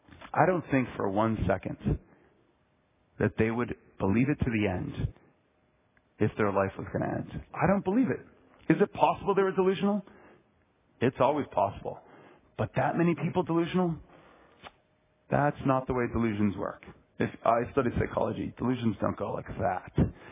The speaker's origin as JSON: {"language": "English", "town": "Boston", "region": "Massachusetts", "country": "United States", "said": "Don't be like these Bostonians. I'm from Boston."}